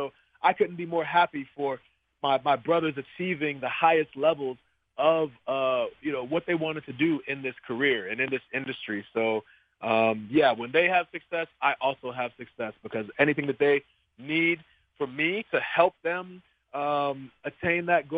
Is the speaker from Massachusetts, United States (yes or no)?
yes; Boston, Massachusetts, United States; it was actually in Boston, in my hometown